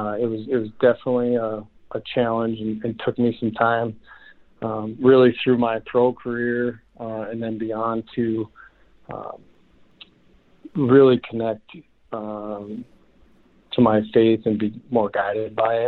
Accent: Grand Forks, North Dakota, United States; growing up in Grand Forks, and my dad was the offensive coordinator at the University of North Dakota.

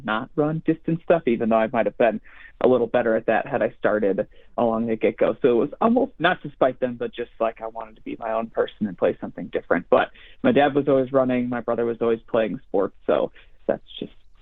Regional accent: Batavia, Illinois, United States; also born or lived in Peoria, United States; I was born in Peoria, Illinois, which is in the middle of Illinois, and then we moved around a decent bit growing up.

